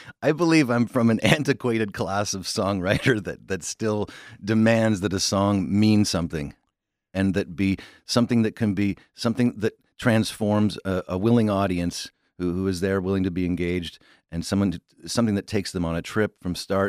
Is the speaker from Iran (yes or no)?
no; Canada; I come from Canada